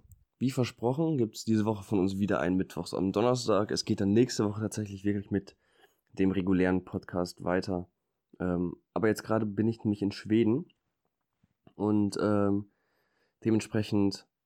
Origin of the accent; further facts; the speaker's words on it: Northern Germany, Germany; aber als Norddeutscher gefällt mir das eigentlich halt auch ganz gut